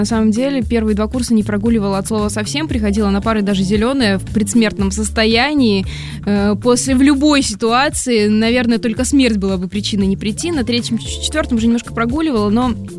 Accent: Kazakhstan; born there; also born or lived in Chapaevsk, Russia; Я родилась в Казахстане, жила в Самарской области, в Чапаевске. И оттуда уже поступала в Москву.

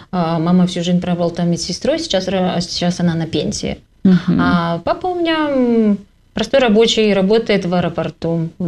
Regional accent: Izhevsk, Udmurt Republic, Russia; now in Saint Petersburg, Russia; Я приехала сюда из города Ижевска. Это находится в центральной части России. В Удмуртской республике. И я из большой семьи, из христианской семьи. В моей семье 9 детей.

